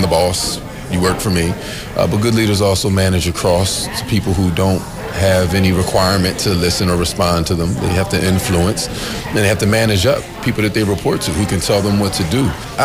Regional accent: Philadelphia, Pennsylvania, United States; I grew up in Germantown section of the city, just a few blocks up from Wayne Junction. It's a neighborhood called Hollow, named after Happy Hollow Playground, rec center, right there. I stayed there until I think the seventh grade when we moved to a small co-op

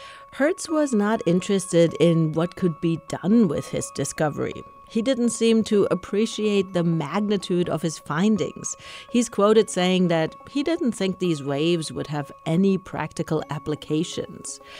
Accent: Karlsruhe, Baden-Württemberg, Germany; I was in my hometown, Karlsruhe, Germany

